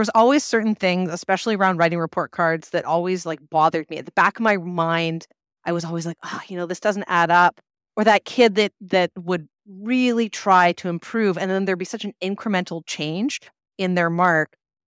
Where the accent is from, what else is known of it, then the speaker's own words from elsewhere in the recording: Vancouver, British Columbia, Canada; So basically, I am a teacher from Vancouver